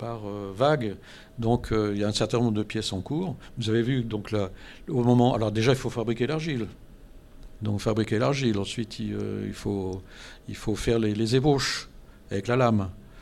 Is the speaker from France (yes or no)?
yes; Corbeil-Essonnes, Île-de-France, France; born there; Mais historiquement, moi, je suis né à Corbeil-Essonnes.